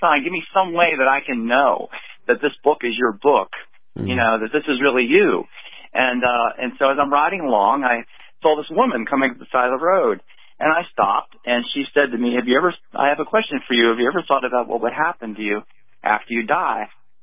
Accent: Baltimore, Maryland, United States; I grew up in South Baltimore, middle class family, and we went to a little Lutheran church up the street.

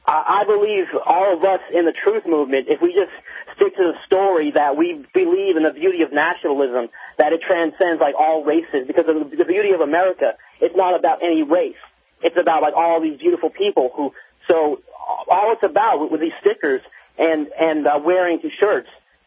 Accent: East Boston, Massachusetts, United States; now in California, United States; I'm originally from East Boston and the South, but, yeah, man, I moved out to California because things were getting rough out there in Boston

